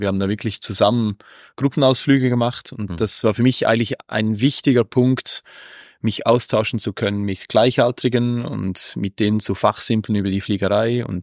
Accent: Haslen, Appenzell Innerrhoden, Switzerland; Ja, aufgewachsen bin ich in Haslen, in Appenzell.

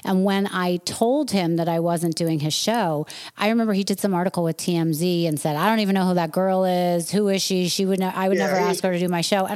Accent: New York, United States; I'm a New Yorker. I get that like vibe that he has going.

